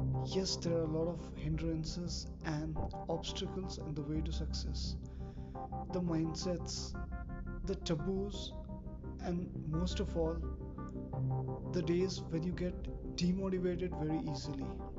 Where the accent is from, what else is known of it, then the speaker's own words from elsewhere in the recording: India; I am from India and belong to a middle-class family